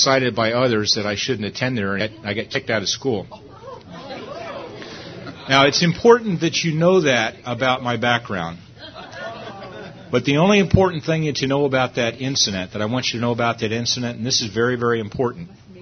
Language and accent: English; Pittsburgh, Pennsylvania, United States; born there; also born or lived in Harrisburg; now in California, United States; I didn't grow up, or at least I wasn't born here in California. I was born back in Pennsylvania. My family, we got at least one Pennsylvanianite. My family comes west part of Pennsylvania. I was born actually in Pittsburgh.